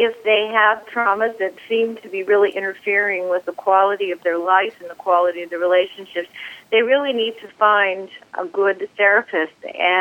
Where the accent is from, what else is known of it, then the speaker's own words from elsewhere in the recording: Canada; and of course I'm Canadian, so we never worried about any of those things in Canada because of universal health insurance